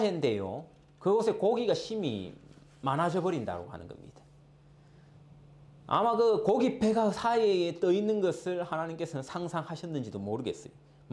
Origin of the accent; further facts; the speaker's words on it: Busan, South Korea; 여러분 같은 경상도니까 저는 이제 부산 사람이잖아요.